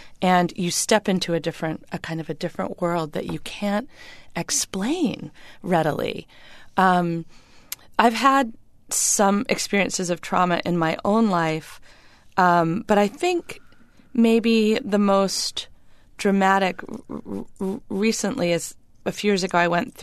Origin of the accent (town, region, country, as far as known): Bangor, Maine, United States; born or raised there